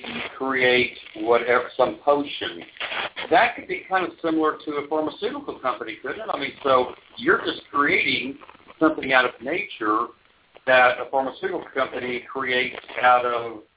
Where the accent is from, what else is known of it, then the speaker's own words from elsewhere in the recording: Oklahoma, United States; I'm a Choctaw Indian. I was raised in an Indian culture. I'm from Oklahoma.